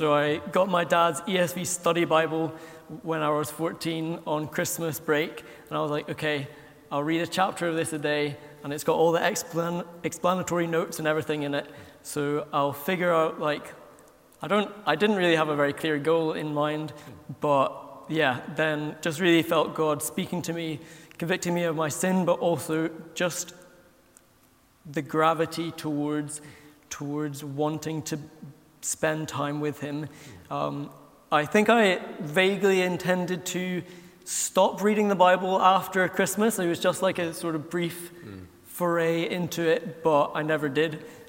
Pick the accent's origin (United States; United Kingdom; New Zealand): United Kingdom; Belfast, Northern Ireland; accent: Belfast; I'm from Belfast originally, as you probably can't tell from the very soft Belfast accent. But yeah, so I grew up in a Christian home, grew up in a Christian family